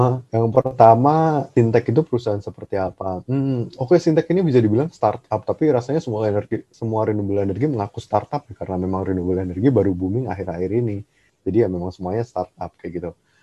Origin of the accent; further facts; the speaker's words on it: Indonesia; Gue menjual, gue dari Indonesia. Gue bisa menjelaskan makanan ini dengan lebih baik gitu loh.